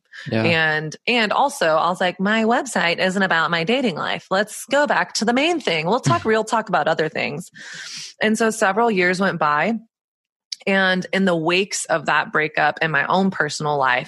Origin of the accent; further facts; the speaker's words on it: the South, United States; now in New York City, United States; I moved to New York City about 7.5 years ago, and I grew up in Southern conservative evangelical culture.